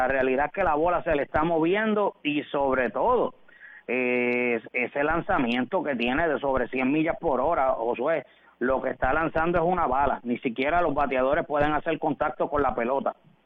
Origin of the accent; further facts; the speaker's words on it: Puerto Rico; La realidad es que, como no lo digo, sí me emociono como puertorriqueño.